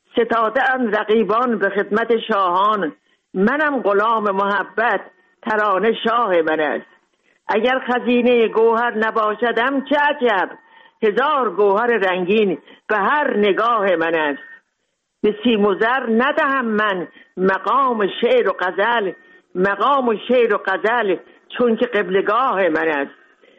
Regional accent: Mashhad, Razavi Khorasan, Iran; born or raised there

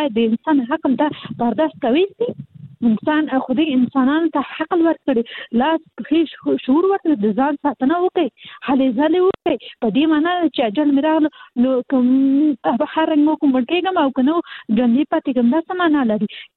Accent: Kabul, Afghanistan; زه اصلي د کابل یم

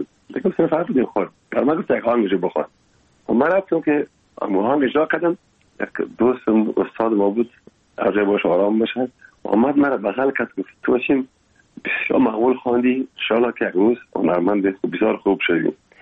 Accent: Afghanistan

